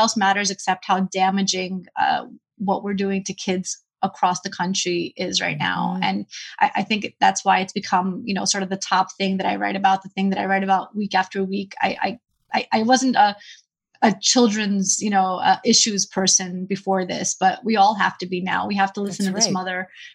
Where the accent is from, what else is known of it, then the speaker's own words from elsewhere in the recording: Brooklyn, New York, United States; I live in Brooklyn. Again, I grew up in Brooklyn. I was in deeper in Brooklyn, the part of Brooklyn you really don't hear about.